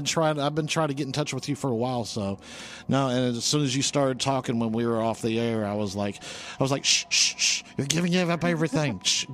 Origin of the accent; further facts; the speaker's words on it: Florida, United States; I'm surprised I could spell that because I'm from Florida. You know, we can't spell anything.